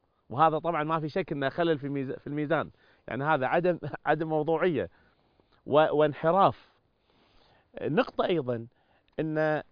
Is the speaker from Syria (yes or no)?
no; Kuwait; عندنا في الكويت